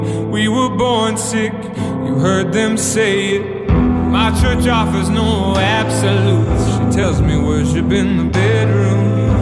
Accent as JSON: {"language": "Italian", "town": "Milan", "region": "Lombardy", "country": "Italy", "tie": "born or raised there", "said": "Madonna, Milano oggi. Te lo sai, che subisco la fascinazione della mia città natale."}